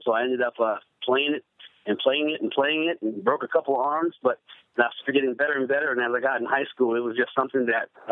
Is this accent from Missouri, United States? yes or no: no; Tucson, Arizona, United States; also born or lived in Trenton, New Jersey; originally I'm from Trenton, New Jersey, but made our way out to the Tucson, Arizona area when my father was stationed in the service, and finished high school and college there